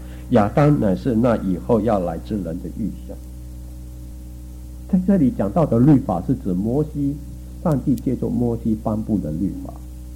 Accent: China; 这犹太人的说法，我们中国人说好死不如恶活

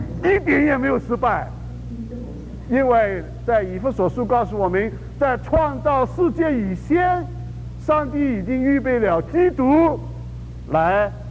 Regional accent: China; 也许我们中国人呢，在过年的时候要在门上面贴些红纸

